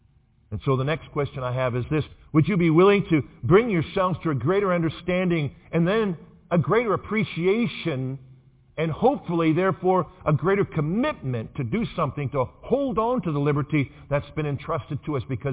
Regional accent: United States; most of us today do not appreciate the liberty that we have here in America. Because as American, most of us never done anything for it.

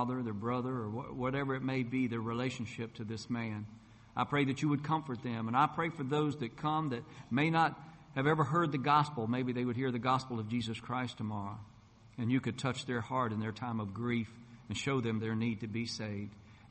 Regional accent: North Carolina, United States; And Father, I pray for my brother Sammy, who right now is standing behind the pulpit in my hometown in North Carolina.

